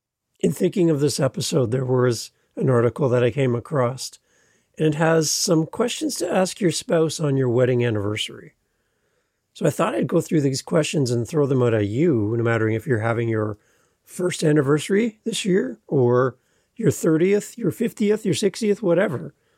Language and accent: English; Canada; So as a Canadian driving down through Vermont and all that area, we had a great time there and great memories.